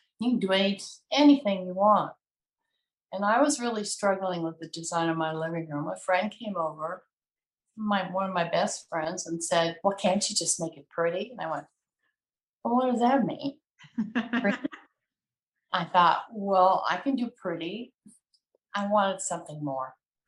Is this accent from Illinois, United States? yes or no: yes; Chicago, Illinois, United States; Well, I was born and raised in Chicago. I am so happily a Midwesterner. I just am a Midwesterner.